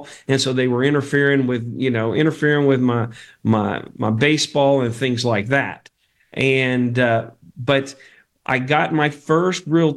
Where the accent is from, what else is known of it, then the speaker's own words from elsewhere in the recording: California, United States; So growing up in California, my mom was a horse lover.